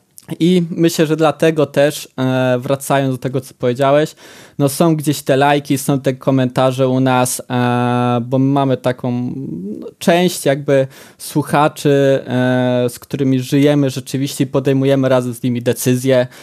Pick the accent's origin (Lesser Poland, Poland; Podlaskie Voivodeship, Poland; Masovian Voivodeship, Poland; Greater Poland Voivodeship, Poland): Greater Poland Voivodeship, Poland; Poznań; ja z Poznania